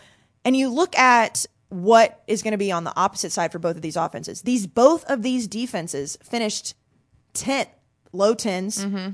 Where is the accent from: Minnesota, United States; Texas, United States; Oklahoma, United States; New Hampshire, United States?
Texas, United States; Dallas; I mentioned that I'm wearing my Cowboys blue because obviously I'm from Dallas and I'm going to hold on to it as long as possible.